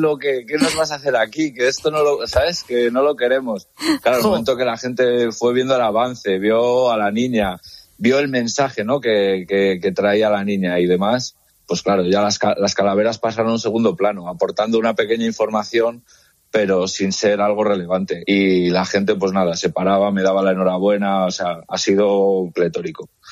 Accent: León, Castile and León, Spain; de la montaña, que como quien dice ahí en León, yo soy de León y te sentías, ¿no?, como un poco aislado en este sentido.

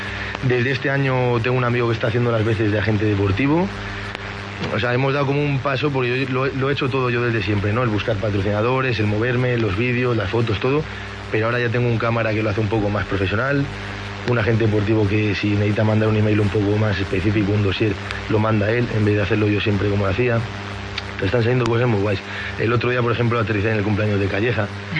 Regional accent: León, Castile and León, Spain; aunque yo presuma como leonés y defienda a leones a muerte

